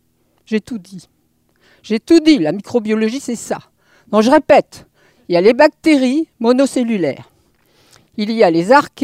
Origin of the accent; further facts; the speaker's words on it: Hauts-de-France, France; also born or lived in United States; je ne suis quand même pas toute jeune, mais je suis donc originaire du Nord et j'ai fait mes études de chimie à Lille.